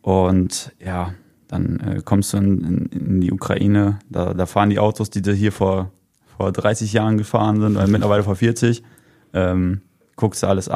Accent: Idafehn, Lower Saxony, Germany; born or raised there

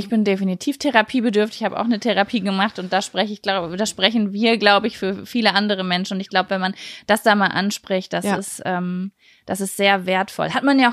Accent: Lübbecke, North Rhine-Westphalia, Germany; Aus Nordrhein-Westfalen, Lübeck, in der Nähe von Bielefeld.

